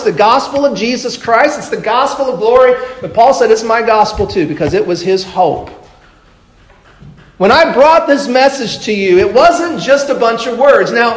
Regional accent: Alaska, United States; there was a guy that came simply because I was from Alaska.

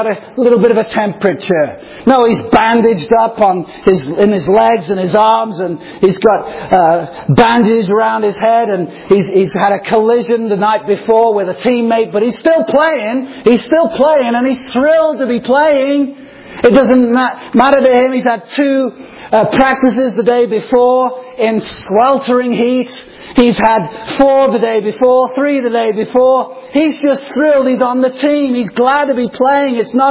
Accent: Chester, North West England, United Kingdom; born or raised there

